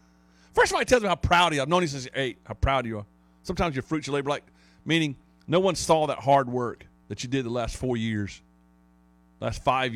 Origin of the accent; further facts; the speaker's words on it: Irmo, South Carolina, United States; Irmo was in my hometown was in the Little League World Series a couple of years ago.